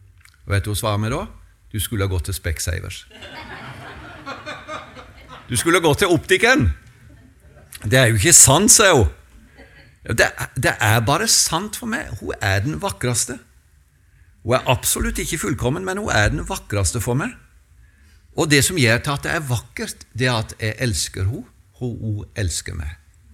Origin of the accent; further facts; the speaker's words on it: Telemark, Norway; accent: Telemark dialect; Dialekten min, den kommer fra Telemark. Og jeg bor på Sørlandet